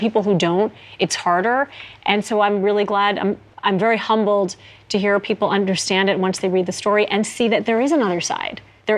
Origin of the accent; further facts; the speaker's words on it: United States; So I've always walked with great pride as an American.